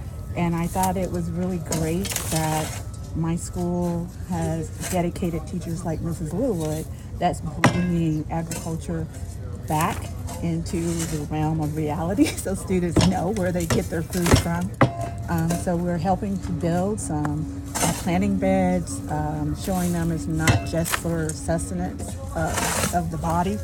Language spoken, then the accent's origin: English; South Carolina, United States; I was raised in South Carolina on a farm